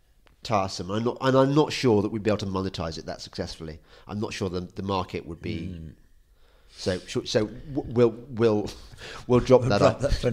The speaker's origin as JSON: {"language": "English", "region": "West Midlands", "country": "United Kingdom", "said": "I'm bloody glad I come from the West Midlands and I come from an industrial family"}